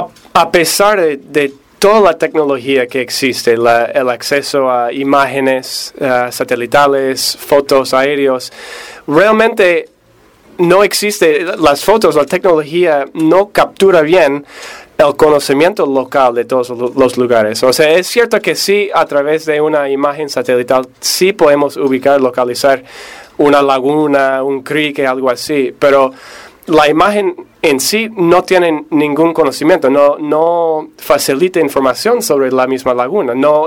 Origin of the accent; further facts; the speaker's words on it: United States; Sí, soy gringo, norteamericano.